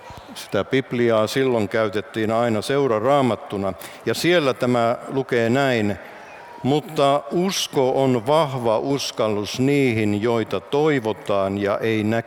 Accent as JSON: {"language": "Finnish", "town": "Alpua", "region": "North Ostrobothnia", "country": "Finland", "tie": "born or raised there", "said": "No, minä muistan pikkupoikana, kun istuin oman kotikyläni Alpuan rauhanyhdistyksellä seuroissa."}